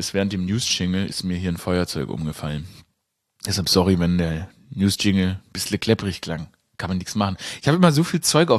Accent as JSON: {"language": "German", "town": "Stuttgart", "region": "Baden-Württemberg", "country": "Germany", "tie": "born or raised there", "said": "Nicht als Schwabe, also nicht als Stadtschwabe, ich bin ja in Stuttgart aufgewachsen, und eben nicht als überhaupt einfach nur Deutsch."}